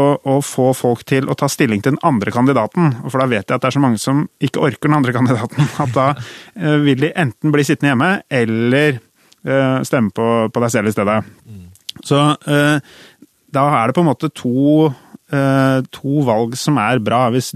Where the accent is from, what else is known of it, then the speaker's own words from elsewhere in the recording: United States; Norwegian is a second language; at vi veldig opptatt av, som amerikaner nå, da, av det personlige og av kranglingen mellom de to.